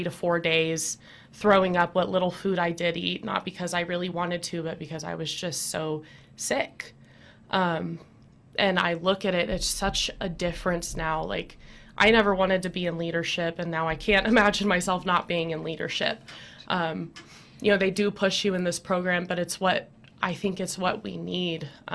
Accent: Dallas, Texas, United States; So I'm actually from Dallas, Texas. I'll start off with that. I'm 26 years old.

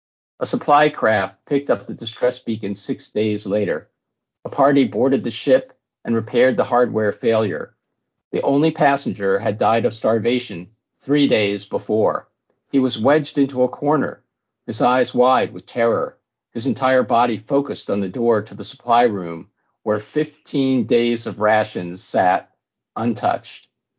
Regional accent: Virginia, United States; She lives in rural Virginia, which is my home state

